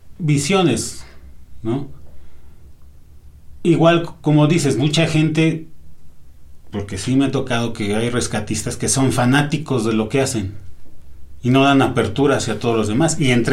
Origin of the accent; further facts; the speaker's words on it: Mexico; porque así somos los mexicanos, por patear un perro ya se siente muy fregón